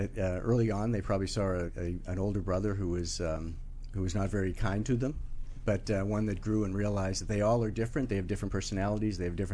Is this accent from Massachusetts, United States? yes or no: yes; Boston, Massachusetts, United States; I grew up in the Boston area.